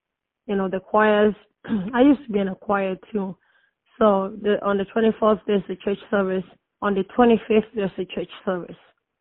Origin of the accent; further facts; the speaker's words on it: Sudan; English is a second language; moved away as an adult; now in United States; I came from Sudan through Egypt. We got here in America in November 2003. I was 23 years when I got to America.